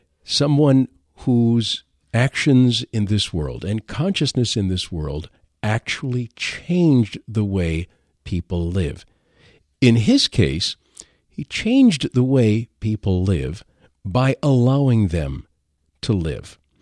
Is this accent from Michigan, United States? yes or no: yes; Detroit, Michigan, United States; Not only from Michigan, of course, we're speaking to West Michigan right now, but I'm from the Detroit area as well.